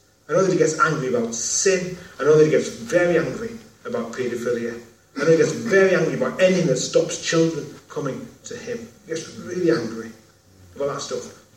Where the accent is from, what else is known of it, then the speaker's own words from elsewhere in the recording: England, United Kingdom; I'm a pastor from England.